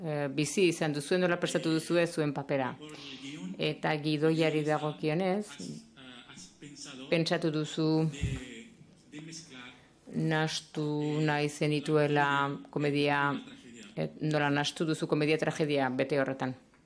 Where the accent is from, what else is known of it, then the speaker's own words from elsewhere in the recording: Argentina; Argentinarra da, ni argentinarra naiz.